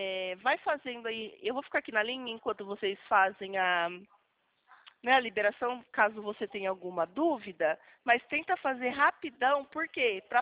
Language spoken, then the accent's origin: Portuguese; São Paulo, Brazil; accent: interior of São Paulo; now in Rio de Janeiro, Brazil; você não tá vendo meu sotaque meio do interior de São Paulo?